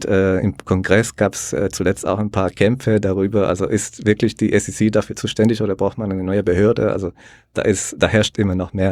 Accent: El Salvador; ich komme aus El Salvador, der sehr liberal ist, sage ich mal, mit den ganzen Blockchain-Entwicklungen. Also bei uns ist Bitcoin die Nationalwährung mittlerweile.

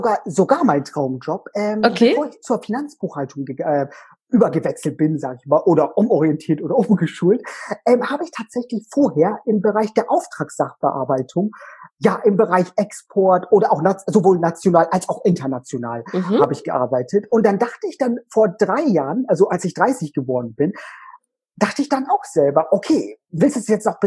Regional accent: Hamburg, Germany; Ja, also ich bin 33 und komme aus Hamburg.

